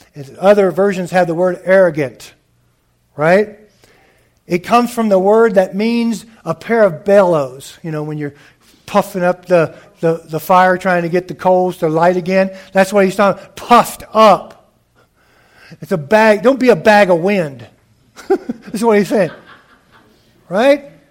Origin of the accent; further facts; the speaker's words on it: Louisiana, United States; When I grew up in Louisiana, we shrimped out in the Gulf of Mexico a lot